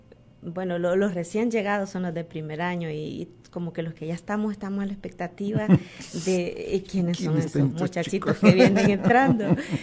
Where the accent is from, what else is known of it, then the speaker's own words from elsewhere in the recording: El Divisadero, Morazán, El Salvador; Yo soy de El Salvador, el divisadero de un cantón llamado San Pedro Carrizal. Fue muy humilde mi infancia